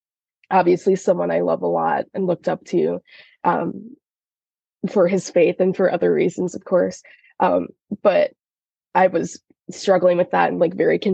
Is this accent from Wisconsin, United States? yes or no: yes; Pewaukee, Wisconsin, United States; I'm from Pewaukee, Wisconsin. Cool. So right outside of Milwaukee, about an hour outside of Madison.